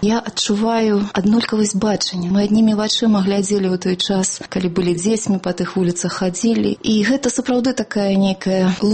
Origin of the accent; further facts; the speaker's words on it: Minsk, Belarus; born there; я нарадзілася ў Менску